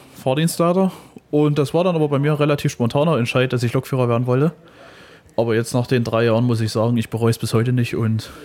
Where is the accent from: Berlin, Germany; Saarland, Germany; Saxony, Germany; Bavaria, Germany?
Saxony, Germany; Leipzig; ich als Leipziger gehe nach meiner Ausbildung erstmal nach Bayern